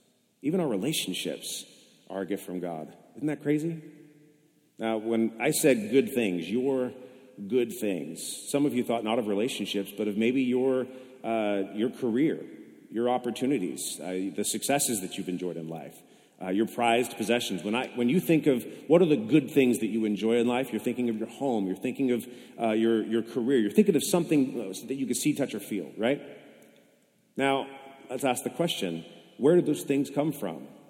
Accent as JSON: {"language": "English", "region": "California", "country": "United States", "tie": "born or raised there", "lives_now": "Manteca, United States", "said": "I grew up in the Bay Area. She grew up here in Manteca."}